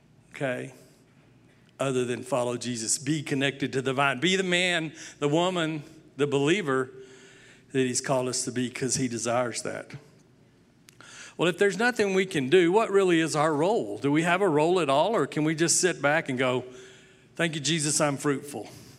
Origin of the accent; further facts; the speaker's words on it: United States; I'm an American. I can do this.